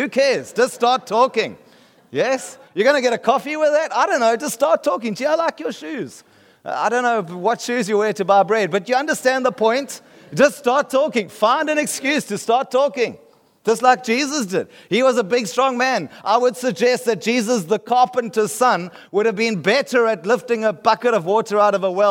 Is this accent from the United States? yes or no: no; South Africa; I'm from South Africa, and this guy's from there, and that guy's from there, and we're here for a church conference.